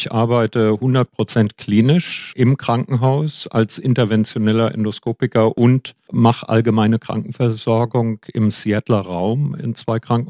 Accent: Frankfurt, Hesse, Germany; also born or lived in Heidelberg; Ich bin aus der Frankfurter Gegend, hatte seinerzeit in Frankfurt angefangen zu studieren, war dann immer schon ein bisschen rastlos gewesen, nach ein paar Semestern nach Heidelberg gewechselt

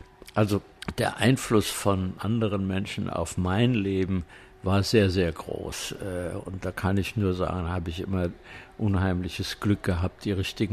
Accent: Wiesbaden, Hesse, Germany; statt zurück nach Wiesbaden zu gehen, in meine Heimat.

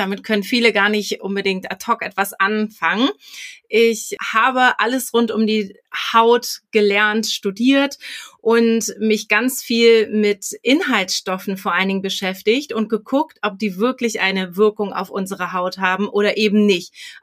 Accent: Hamburg, Germany; Ich bin Hamburgerin

